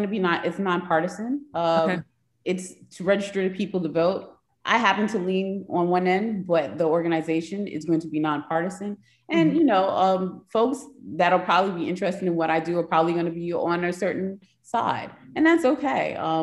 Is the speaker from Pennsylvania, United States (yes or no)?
no; New York, United States; I grew up in New York during Bensonhurst and those other things that happened in New York during the 80s and 90s.